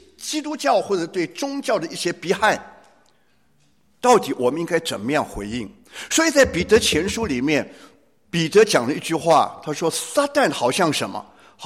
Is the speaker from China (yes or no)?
no; Taiwan; moved away as an adult; now in United States; 1977年我们全家从台湾搬到美国。